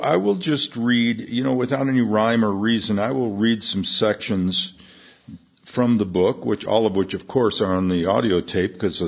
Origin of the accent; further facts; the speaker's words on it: Albuquerque, New Mexico, United States; but of course it was stuff that happened in my hometown, so I can relate to the places and so on, the locations, most of which are still there, you know.